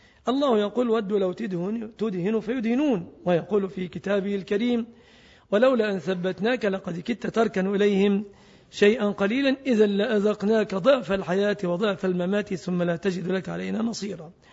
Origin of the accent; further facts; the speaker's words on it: Egypt; فنسأل الله أن يحفظ بلادنا مصر